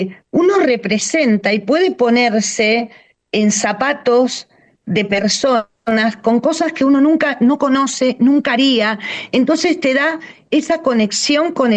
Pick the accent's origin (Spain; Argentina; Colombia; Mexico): Argentina; Buenos Aires; soy porteña, pero no vivo en CABA